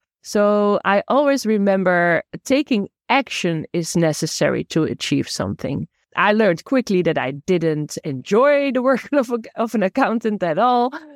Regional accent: Netherlands; English is a second language; So to share about my personal journey, I grew up here in the Netherlands, Europe. And at the age of 6, my parents got divorced.

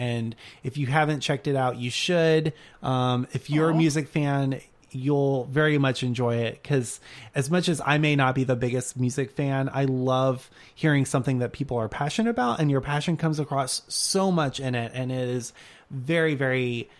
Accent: Louisiana, United States; I am a Cajun boy, so I love that.

